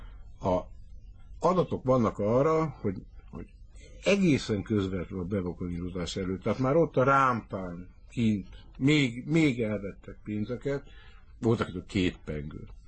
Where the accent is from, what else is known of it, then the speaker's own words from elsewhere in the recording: Hungary; Tehát én úgy nőttem fel, hogy egy olyan országban élek, ahol persze nem szeretik a zsidókat, az igaz, nem nagyon szeretik a zsidókat, na de antiszemitizmus nincs, hivatalosan nincs.